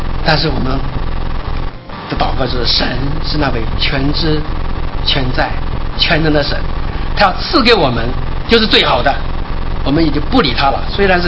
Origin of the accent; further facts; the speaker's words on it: China; 我们中国人其实都知道，我们有句话叫头上三尺有神明啊